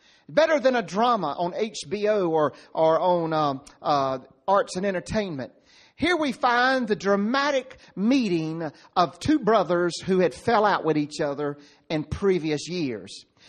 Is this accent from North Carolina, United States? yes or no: yes; Nash County, North Carolina, United States; I know some of you in Wilson County, and I'm from Nash County